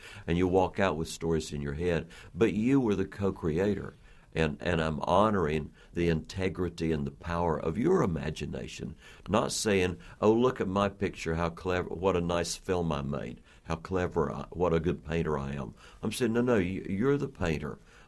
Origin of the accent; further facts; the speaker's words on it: Appalachia, United States; Yeah, we have four tellers here this weekend, and I'm from the Appalachians.